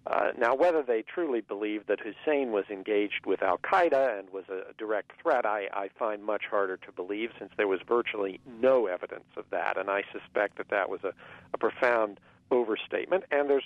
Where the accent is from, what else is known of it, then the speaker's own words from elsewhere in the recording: United States; Now, as an American, personally, I agree with the gentleman